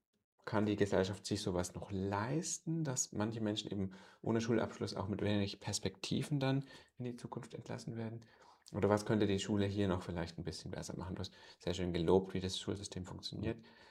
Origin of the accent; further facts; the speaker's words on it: Germany; now in Switzerland; Ich komme aus Deutschland